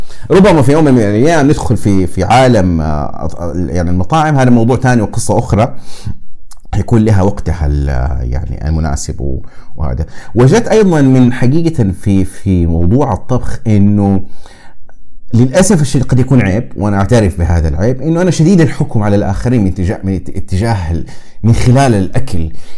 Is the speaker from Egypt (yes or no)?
no; Saudi Arabia; وعلى عندنا في السعودية مثلا مجتمعات أهل المدينة